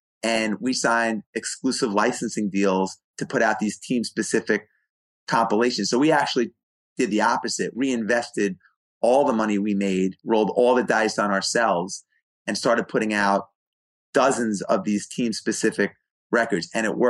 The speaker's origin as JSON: {"language": "English", "town": "New York City", "region": "New York", "country": "United States", "tie": "born or raised there", "said": "I moved back to New York City. I'm a huge Knick fan. I grew up in New York City."}